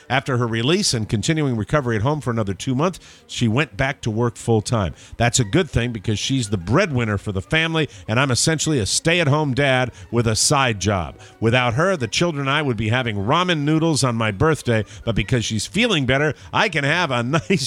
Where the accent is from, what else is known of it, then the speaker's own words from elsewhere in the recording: Las Vegas, Nevada, United States; I was born and raised in Las Vegas. I have raised my own family there.